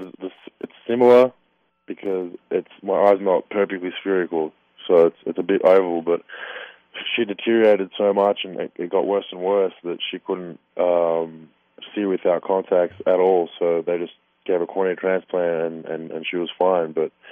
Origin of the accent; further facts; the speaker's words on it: Australia; I'm definitely Australian, proud to be Australian, proud to live in the country, but I'm very proud of my heritage, where my whole family comes from both sides, so as long as we know are Croatian.